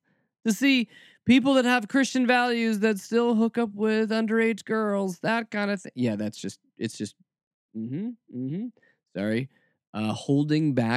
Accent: Atlanta, Georgia, United States; also born or lived in Kentucky; I've spent a good bit of my formative years in the South, growing up around Atlanta, living a few years in Kentucky, then finishing out puberty in Atlanta, going to college in Atlanta, working in Atlanta.

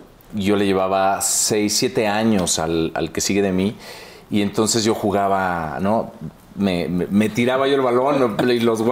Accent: Mexico; also born or lived in Washington, D.C., United States; O sea, soy Tex-Mex. O sea, soy mexicano.

